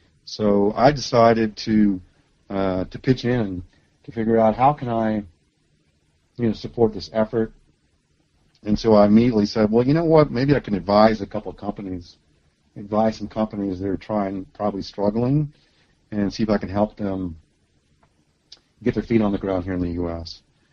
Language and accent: English; Virginia, United States; I'm American. I grew up in Southwest Virginia, and I think that's important, because I have you know, conservative roots in my makeup